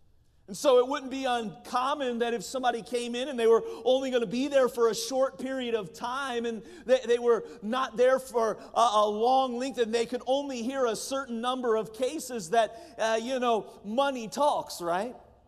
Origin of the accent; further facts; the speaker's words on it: United States; I know that I am, and I grew up in America, red, white, and blue, and all of that.